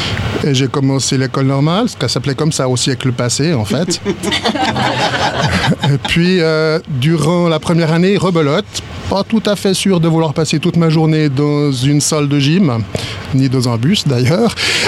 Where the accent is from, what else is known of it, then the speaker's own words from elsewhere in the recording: Moudon, Vaud, Switzerland; Alors j'ai grandi en fait à Moudon et pas à Lutri, mais du coup j'ai fait toute mon école obligatoire à Moudon.